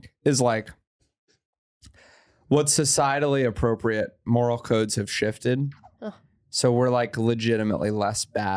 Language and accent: English; New York, United States; I was like, oh, no way. I'm from New York.